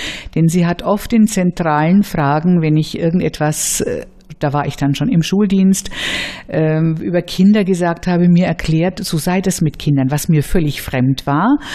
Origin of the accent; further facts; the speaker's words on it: Nuremberg, Bavaria, Germany; an einem Mädchengymnasium groß geworden in Nürnberg